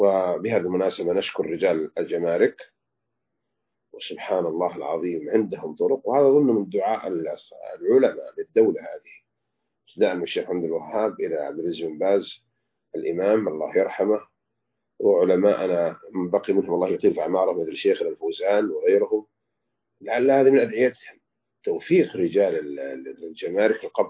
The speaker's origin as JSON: {"language": "Arabic", "country": "Saudi Arabia", "said": "نحمد الله أن بلادنا المملكة العربية السعودية تمنع الخمر،"}